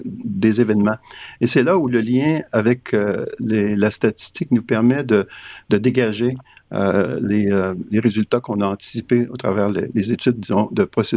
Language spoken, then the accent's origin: French; Quebec, Canada; chez nous, au Québec, au Canada